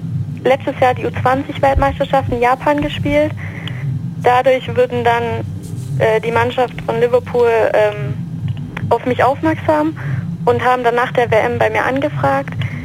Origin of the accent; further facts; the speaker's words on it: Mietingen, Baden-Württemberg, Germany; Genau, also ich komme aus Meetingen, das ist in der Nähe von Laupheim.